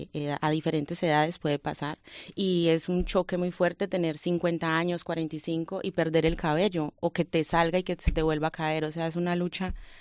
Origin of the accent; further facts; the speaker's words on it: Colombia; moved away; Yo soy colombiana, llegué de Colombia en el 2001